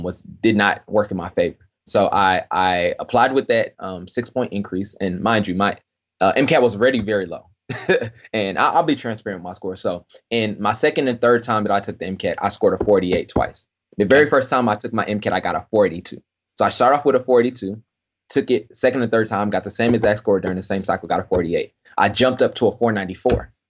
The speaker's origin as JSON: {"language": "English", "region": "Texas", "country": "United States", "said": "You know, it was on the Midwest and I'm from Texas."}